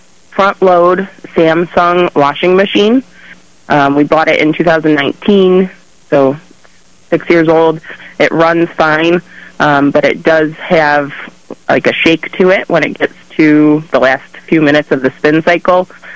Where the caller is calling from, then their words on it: Wyoming, United States; Good morning. I'm calling from Wyoming.